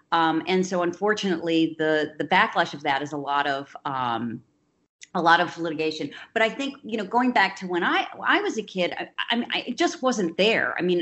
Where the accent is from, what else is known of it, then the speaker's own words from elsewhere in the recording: Upper Midwest, United States; also born or lived in New York City; I was born in 1960 in New York City, but I grew up in the upper Midwest. And bounced around between 5 different grade schools and 3 different high schools.